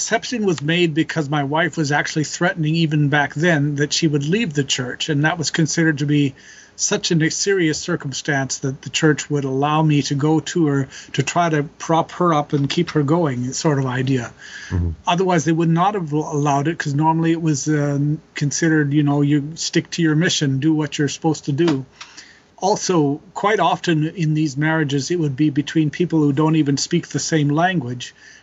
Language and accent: English; Calgary, Alberta, Canada; So I grew up in Calgary, Alberta, Canada.